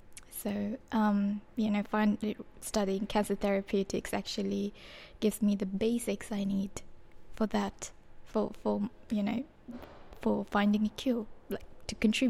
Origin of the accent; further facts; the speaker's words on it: Bangladesh; Bangladesh.